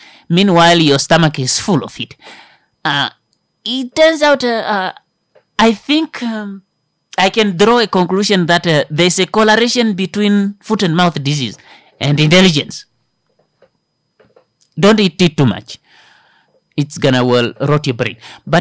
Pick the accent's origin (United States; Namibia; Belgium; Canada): Namibia; Kavango East; I'm from Kavango East.